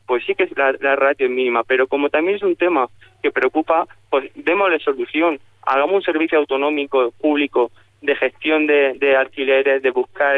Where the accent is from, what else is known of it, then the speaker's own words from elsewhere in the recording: Torre Pacheco, Region of Murcia, Spain; now in Murcia, Spain; yo que soy de Torre Pacheco, aunque llevo ya 10 años viviendo en Murcia ciudad